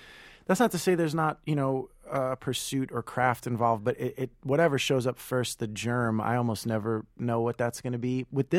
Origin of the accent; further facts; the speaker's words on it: New York City, New York, United States; I'm a New Yorker. I've lived here my whole life.